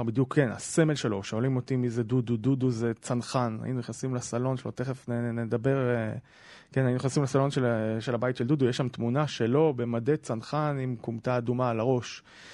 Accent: Jerusalem, Jerusalem District, Israel; גדלתי ברוב היהודי בירושלים.

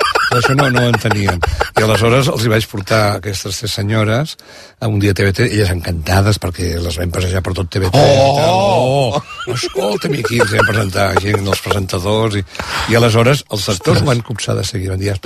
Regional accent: Sitges, Catalonia, Spain; Jo soc de Sitges i la gent, la majoria en aquell moment també eren de Sitges.

